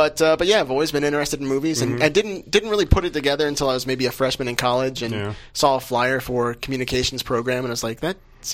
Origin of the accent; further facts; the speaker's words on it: St. Louis, Missouri, United States; Really, ever since I was a kid, growing up in St. Louis with KPLR's, their double.